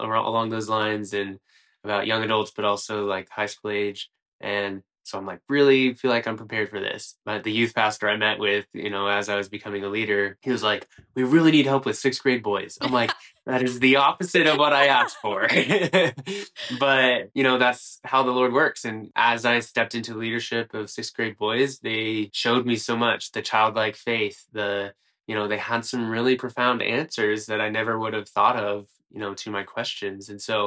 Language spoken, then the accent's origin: English; Kansas, United States; Yeah, so I'll go ahead and start. I grew up in Kansas. And grew up in a Christian home.